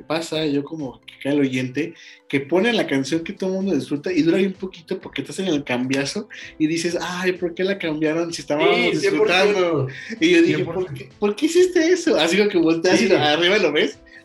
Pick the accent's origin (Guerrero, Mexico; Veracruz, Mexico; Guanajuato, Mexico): Guanajuato, Mexico; León; somos de León, Guanajuato